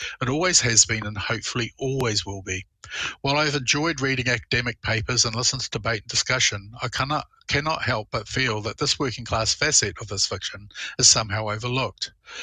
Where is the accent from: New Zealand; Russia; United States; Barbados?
New Zealand; Auckland; from Auckland, New Zealand.